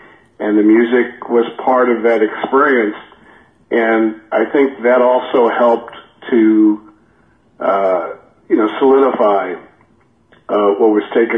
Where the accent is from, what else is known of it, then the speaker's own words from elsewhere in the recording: New York City, New York, United States; when I was really a young kid growing up in Washington Heights, and we were living on the sixth floor